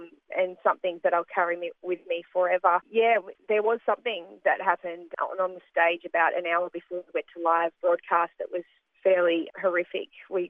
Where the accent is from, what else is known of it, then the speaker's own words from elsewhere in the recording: Longford, Victoria, Australia; So I grew up in beautiful Longford, yeah, down in Gippy.